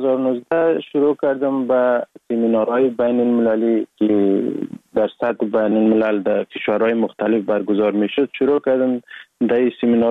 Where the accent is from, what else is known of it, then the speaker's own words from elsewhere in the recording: Sheberghan, Jowzjan, Afghanistan; also born or lived in Sar-e Pol; اصلا زاده ولایت سرپل هستم، در ولایت جوزجان کلان شدیم. تحصیلات ما، مکتب ما، همه چیز ما در ولایت جوزجان خواندیم. اصلا کورش هم در دوران طفولیت از اون ولایت جوزجان شروع کردیم. ولایت جوزجان شهر شبروان، قریه به نام قریه پیرمزید.